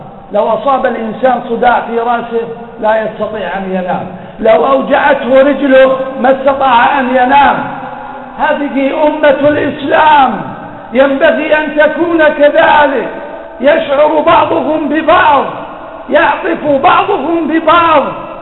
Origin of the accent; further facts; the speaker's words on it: Kuwait; مما اشتهرت به بلدنا الكويت